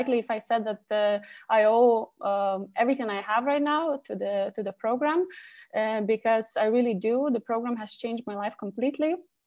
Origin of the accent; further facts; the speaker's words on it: Lithuania; English is a second language; I'm an adult child and I'm from Lithuania.